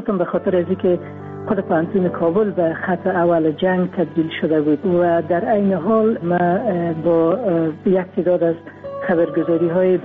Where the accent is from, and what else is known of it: Afghanistan